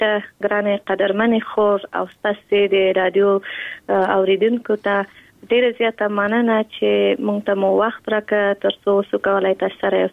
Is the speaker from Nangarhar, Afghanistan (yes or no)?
no; Kabul, Afghanistan; په کابل کې زیږیدل یم په کابل کې لوی شوم په کابل کې مو تحصیلات